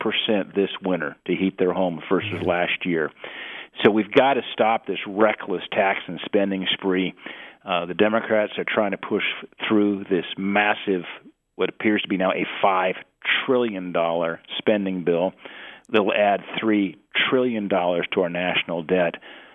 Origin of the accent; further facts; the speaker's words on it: Montana, United States; Well, you know, growing up in Montana and having a Scandinavian heritage, my great-great-grandma was a Norwegian that homesteaded up by Conrad.